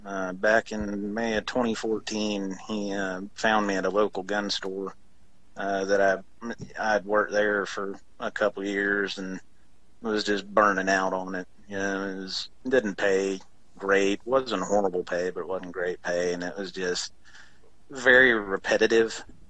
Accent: Carl Junction, Missouri, United States; I grew up outside of Joplin, Missouri, in a tiny little town called Carl Junction.

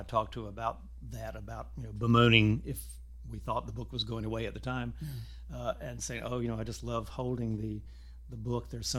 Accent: Fayetteville, North Carolina, United States; I was from Fayetteville. I did participate in theater, but it was, small town at that time, and I did not have a lot of outside experience.

